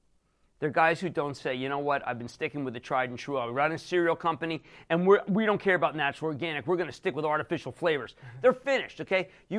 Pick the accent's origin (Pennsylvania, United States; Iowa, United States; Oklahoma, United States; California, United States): Pennsylvania, United States; Philadelphia; I'm a fan of the Phillies. I'm from Philadelphia.